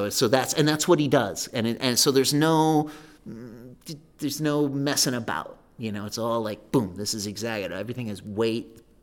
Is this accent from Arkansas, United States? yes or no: no; Iowa, United States; he probably did that because he knew I was from Iowa.